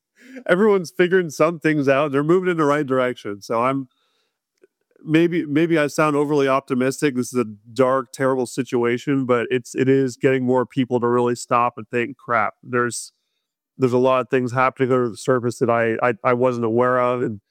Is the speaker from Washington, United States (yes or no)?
yes; Seattle, Washington, United States; I have a lot of family and friends who are on the left growing up in the Seattle area.